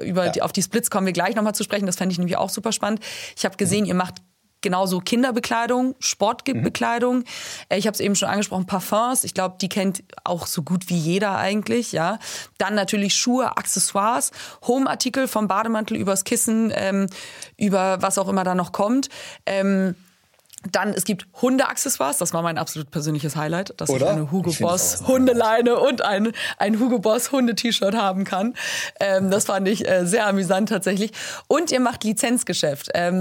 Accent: Hamburg, Germany; now in Munich, Germany; Ich komme ursprünglich aus Hamburg

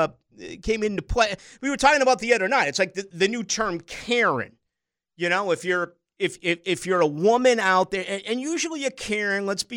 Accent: Boston, Massachusetts, United States; also born or lived in Chicago / Tallahassee; I never heard about it growing up in Boston. I never heard about it when I was here the first time or I was in Tallahassee.

